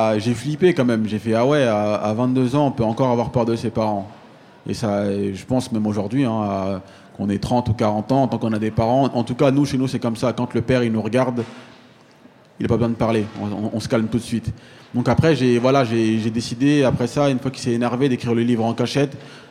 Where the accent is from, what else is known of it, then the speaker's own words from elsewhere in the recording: Aulnay-sous-Bois, Île-de-France, France; Nous, on est nés en France, et on se demande même pas comment nos parents ils sont arrivés ici. Moi, j'ai grandi à Aulnay-sous-Bois